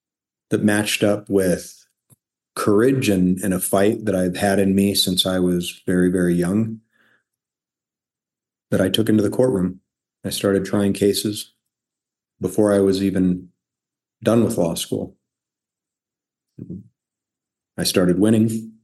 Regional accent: Storm Lake, Iowa, United States; also born or lived in Nogales; I was born in Iowa. I lived on a farm, a little town called Storm Lake. I grew up in Iowa, but also spent some formative years on a border town in Arizona called Nogales. I then moved back to Iowa.

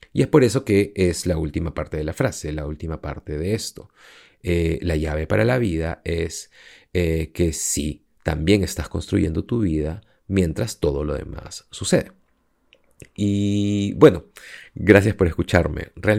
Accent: Lima, Peru; me acuerdo que solía coger el auto e irme a la playa y crecí en Lima, así que siempre estaba ahí.

